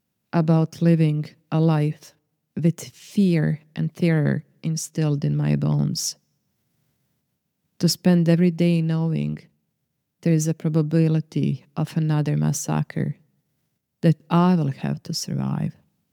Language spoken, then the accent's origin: English; Croatia; I am a Serbian from Croatia, unrecognized genocide.